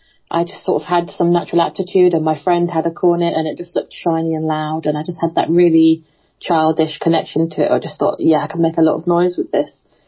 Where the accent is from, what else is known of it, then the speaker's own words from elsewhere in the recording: Yorkshire and the Humber, United Kingdom; No, I grew up in Yorkshire, which is in the north of England.